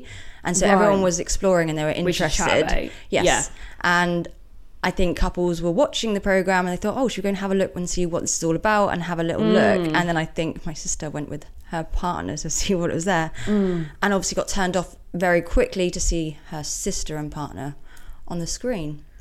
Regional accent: England, United Kingdom; And as a British couple as well, it went down really, really well.

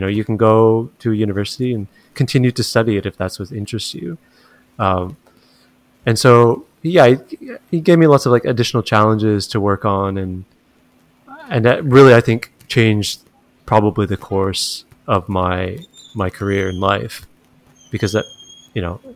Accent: Chatham, Ontario, Canada; defend my hometown. Chatham, Ontario.

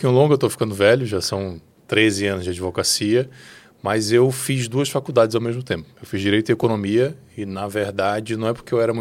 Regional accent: Manaus, Amazonas, Brazil; em 2013 eu decidi me casar e mudar para Manaus. Eu sou natural de Manaus.

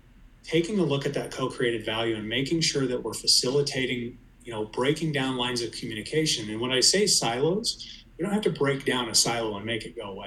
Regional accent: Colorado, United States; So, and I'm from Colorado, so I'm maybe cheating a little bit here

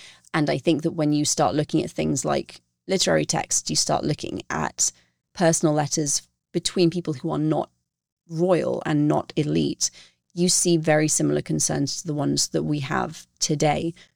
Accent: United Kingdom; And for me as a British person

